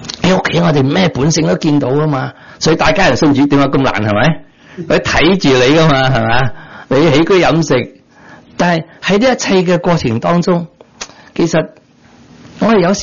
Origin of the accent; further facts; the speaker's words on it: Guangdong, China; 唔系我广东人嗰啲狐狸啊